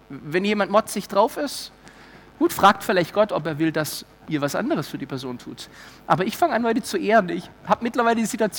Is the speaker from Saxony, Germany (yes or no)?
no; Stuttgart, Baden-Württemberg, Germany; Gut, ich komme aus Stuttgart. Ganz hartes Pflaster.